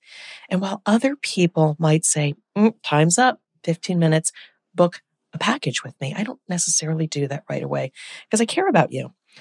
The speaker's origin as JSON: {"language": "English", "region": "New Jersey", "country": "United States", "said": "So as many of you know, I am from Jersey. I am a fast talker."}